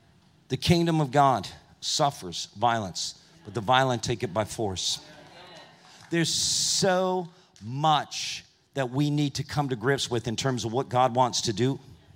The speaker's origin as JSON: {"language": "English", "country": "United States", "lives_now": "Australia", "said": "I come from North America. Like, we're intense."}